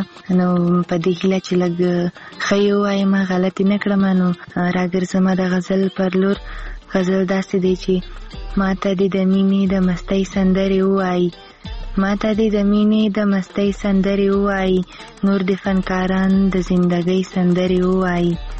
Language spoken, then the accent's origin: Pashto; Khyber Pakhtunkhwa, Pakistan; زه خپېری له وزیرستان نه یم،